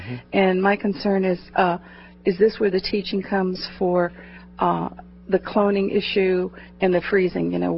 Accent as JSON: {"language": "English", "town": "West Palm Beach", "region": "Florida", "country": "United States", "said": "I'm West Palm Beach, Florida."}